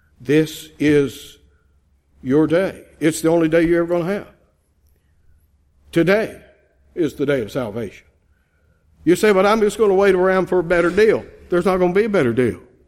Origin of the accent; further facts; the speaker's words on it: Texas, United States; I used to sing when I was a kid growing up in Texas